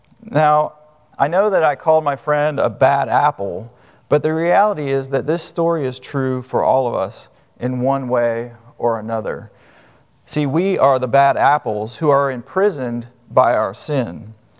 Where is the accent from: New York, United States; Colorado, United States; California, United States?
California, United States; Well, I had a friend that was older than I was as a youngster growing up in California.